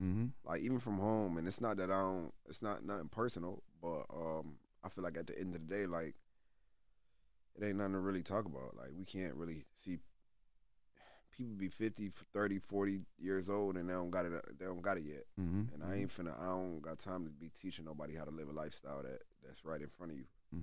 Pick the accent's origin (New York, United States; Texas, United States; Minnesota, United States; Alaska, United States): New York, United States; Syracuse; Especially, like, in my hometown, like in Syracuse, it's like, man, I'm besides … don't really claim Syracuse.